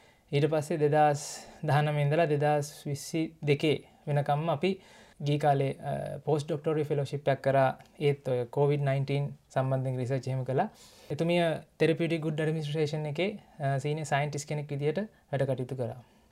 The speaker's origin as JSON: {"language": "Sinhala", "town": "Athurugiriya", "region": "Western Province", "country": "Sri Lanka", "tie": "born or raised there", "said": "මගේ ගම අතුරුගිරිය. එතකොට මම පාසල් ගියේ කොළඹ රාජකීය විද්‍යාලයට."}